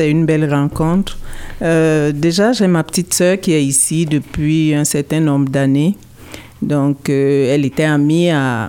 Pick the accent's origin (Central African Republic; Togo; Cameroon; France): Cameroon; Je viens du Cameroun.